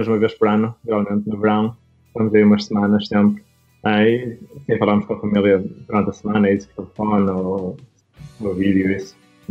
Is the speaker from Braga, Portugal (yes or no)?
yes; Barcelos, Braga, Portugal; now in Braga, Portugal; porque eu sou de Barcelos, estou em Braga, não é? Então nunca estive assim muito longe de casa